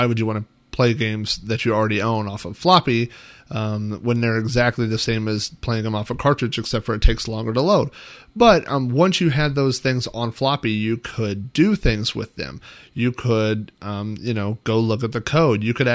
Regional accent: Oklahoma, United States; as a kid and growing up in the Midwest, in the middle of Oklahoma

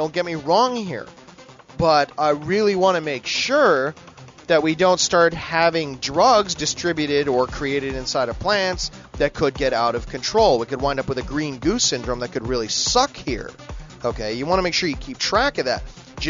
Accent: Canada; Really, I mean, you have enough prisons down there to make being a Canadian illegal, and you could throw us in jail.

